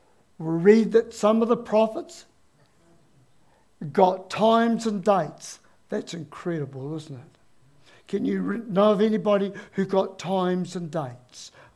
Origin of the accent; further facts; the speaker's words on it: Dannevirke, Manawatū-Whanganui, New Zealand; He came to the Anglican church in my hometown in Dannevirke, and he preached.